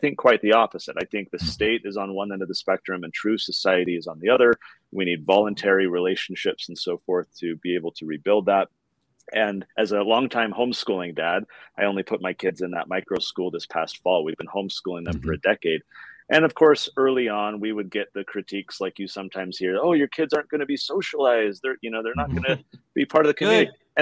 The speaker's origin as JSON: {"language": "English", "town": "San Diego", "region": "California", "country": "United States", "tie": "born or raised there", "said": "I grew up in San Diego, and I went to the high school"}